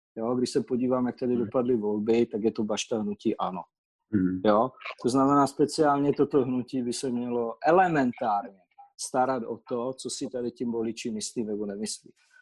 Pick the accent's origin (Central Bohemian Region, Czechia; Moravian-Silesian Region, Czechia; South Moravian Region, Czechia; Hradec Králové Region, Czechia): Moravian-Silesian Region, Czechia; Karviná; neříkám to jenom proto, že jsem Karviňák